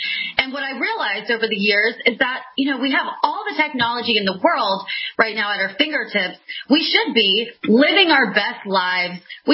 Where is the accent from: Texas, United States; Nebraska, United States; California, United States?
California, United States; I'm born and raised in California my whole life. I used to love my beautiful state.